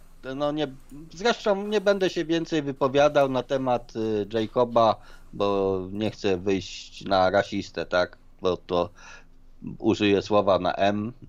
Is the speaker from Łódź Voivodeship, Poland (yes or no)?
no; Przemyśl, Subcarpathian Voivodeship, Poland; Ja jestem z Przemyśla, tu centusie są, wiadomo.